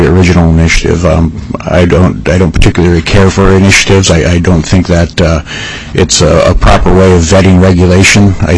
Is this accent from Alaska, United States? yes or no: yes; Naknek, Alaska, United States; I am a fourth generation commercial fisherman in Bristol Bay. I was born and raised in Naknek, Alaska.